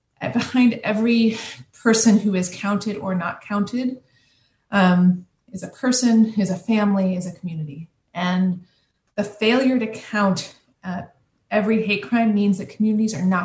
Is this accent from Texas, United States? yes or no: no; Tulsa, Oklahoma, United States; born there; I should say, for full disclosure, I was born in Tulsa, Oklahoma as well.